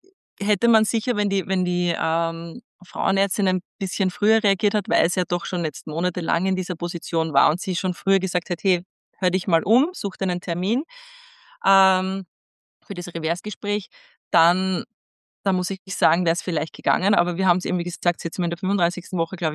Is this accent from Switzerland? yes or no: no; Austria; Aber bei uns in Österreich ist dadurch eine verfälschte Studie irgendwie Massenangst entstanden